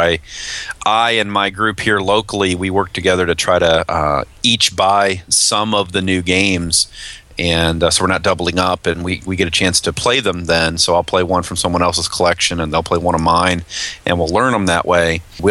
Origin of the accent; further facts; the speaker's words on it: Myrtle Beach, South Carolina, United States; I'm from the Myrtle Beach area, and I run the Grand Strand Gamers here.